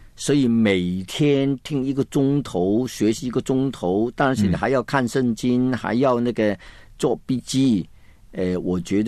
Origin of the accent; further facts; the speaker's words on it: Guangdong, China; 这个我们广东人讲是水过鸭背，就是一听就忘了